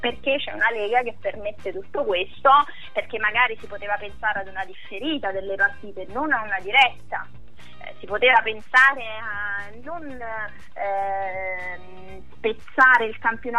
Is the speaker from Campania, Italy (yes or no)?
yes; Salerno, Campania, Italy; io sono di Salerno, tifo per la Salernitana